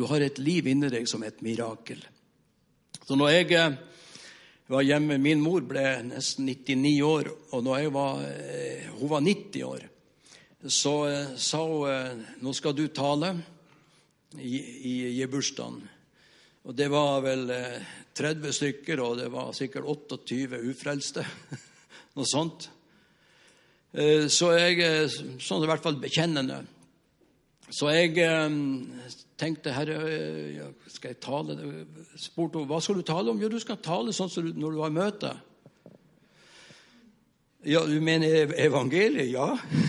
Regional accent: Mo i Rana, Nordland, Norway; Jeg er fra Mo i Rana, og ut forbi Mo i Rana, et lite sted, 2 mil nord for Mo i Rana, hvor jeg hadde onkel og tante, og så 3 søskenbarn, 3 jenter. Så når jeg var sommerferie, så flyttet jeg fra byen opp der.

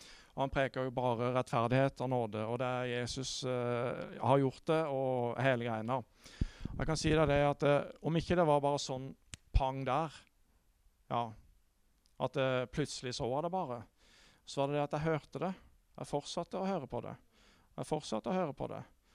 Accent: Vennesla, Agder, Norway; Jeg kommer fra Vennesla forresten

